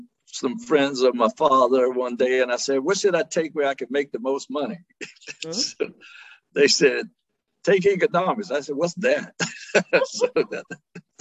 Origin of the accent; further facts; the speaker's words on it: Washington, District of Columbia, United States; Well, I'm a native Washingtonian.